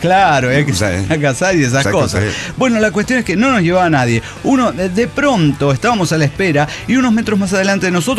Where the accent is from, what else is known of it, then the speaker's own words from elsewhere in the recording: Guanajuato, Mexico; soy de Guanajuato.